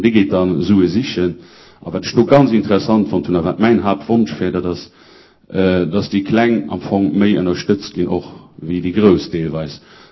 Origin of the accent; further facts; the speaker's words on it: Luxembourg; Den Beruf, den Sie machen, finde ich toll, aber das gibt es bei uns in Luxemburg überhaupt nicht mal.